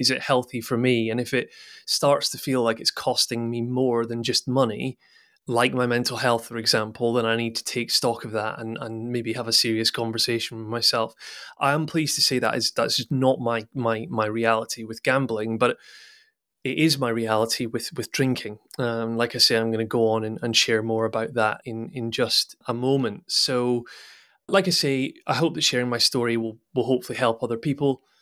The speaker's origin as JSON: {"language": "English", "region": "Scotland", "country": "United Kingdom", "tie": "born or raised there", "said": "So being born and raised in Scotland, I don't think it will surprise, or I hope it won't offend anyone, when I say that Scotland is quite famed for its drinking culture."}